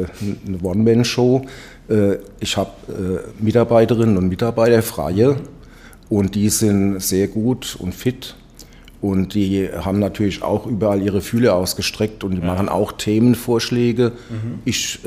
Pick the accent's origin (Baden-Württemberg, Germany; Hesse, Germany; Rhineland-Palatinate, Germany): Rhineland-Palatinate, Germany; Nackenheim; Ich komme aus Nackenheim. Ah. Gebürtig bin ich in Mainzer. Okay. Aber in Nackenheim lebe ich schon von Anfang an. Ja. Und pendel halt hier nach Bingen.